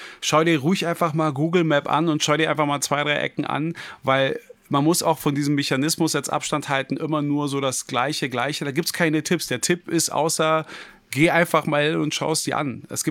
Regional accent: Berlin, Germany; born there; ich bin ja gebürtiger Berliner.

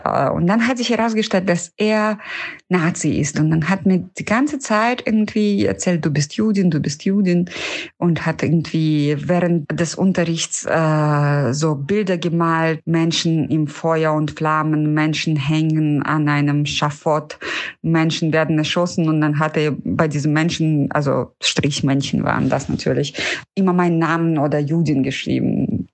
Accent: Russia; German is a second language; habe mit meinen Eltern Deutsch gesprochen, weil ich einfach alles in der Welt darauf setzen wollte, nicht russisch auszusehen, nicht russisch zu sein, nicht als Russin identifiziert zu sein

